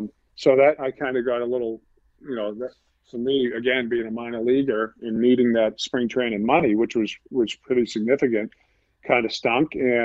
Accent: Boston, Massachusetts, United States; I'm from Boston, so I'm all about the Celtics

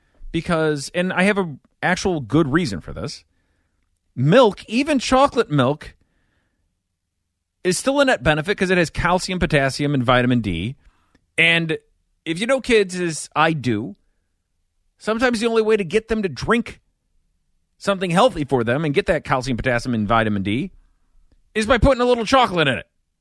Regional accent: Midwest, United States; yeah, I grew up in the Midwest. We weren't getting shrimp.

